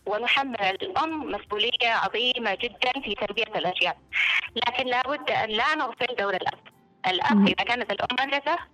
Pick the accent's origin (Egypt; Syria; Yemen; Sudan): Yemen; نواجهه إحنا كيمنيين